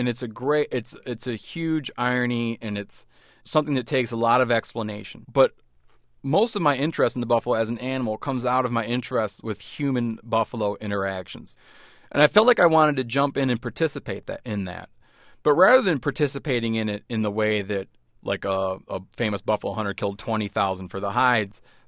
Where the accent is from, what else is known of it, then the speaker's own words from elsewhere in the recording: Michigan, United States; moved away as an adult; also born or lived in Montana; I grew up in Michigan, which is one of the few states that has no buffalo in it historically, but I always fancied that I would be a mountain man. And then in 1999, after I finally did move to Montana